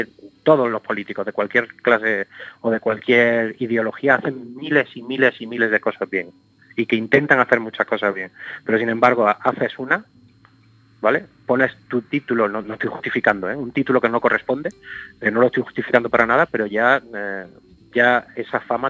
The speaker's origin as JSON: {"language": "Spanish", "town": "Granada", "region": "Andalusia", "country": "Spain", "said": "yo soy de Granada, ¿vale? Y estudiar en Madrid pues cuesta un dinero"}